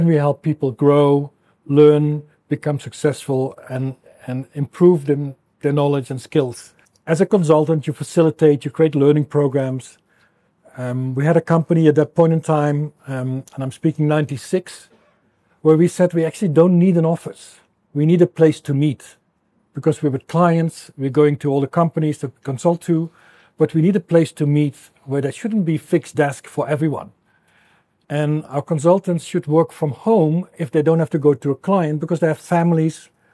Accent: Netherlands; English is a second language; moved away as an adult; now in South Africa; My accent gives me away. I'm Dutch. So that will be forever clear that there's an accent. So let me get it out of the way. I'm Dutch. Came to South Africa in about 2010.

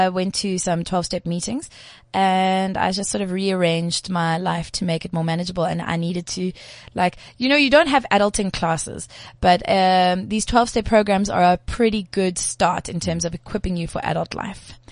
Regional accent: South Africa

